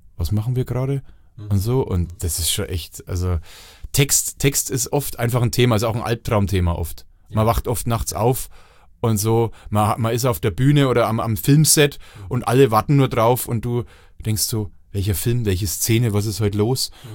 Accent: Bavaria, Germany; als Franke

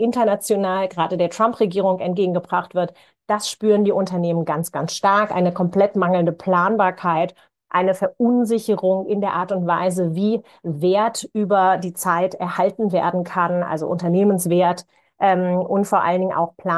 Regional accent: Wiesbaden, Hesse, Germany; born there; Du hast es angesprochen, ich bin in Wiesbaden geboren.

